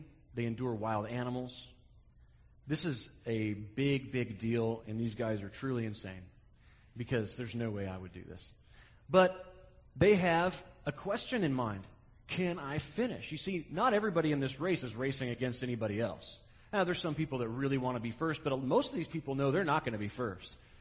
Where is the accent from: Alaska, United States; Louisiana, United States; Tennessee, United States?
Alaska, United States; Wasilla; It starts in my hometown of Wasilla.